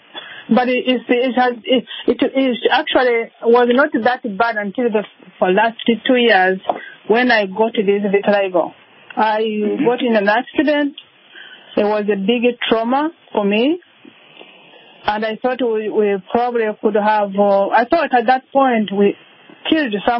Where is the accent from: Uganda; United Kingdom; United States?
Uganda; English is a second language; moved away; Yes, I have an accent, a different accent. I come from Uganda.